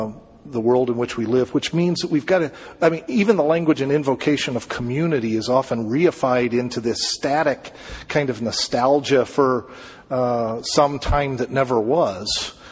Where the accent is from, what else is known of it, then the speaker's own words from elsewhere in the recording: Denver, Colorado, United States; moved away as an adult; I grew up in Denver in the shadow of Coors Brewery. So out there, everybody who went to church drank, but smoking was the sin. And then I moved to North Carolina to go to Duke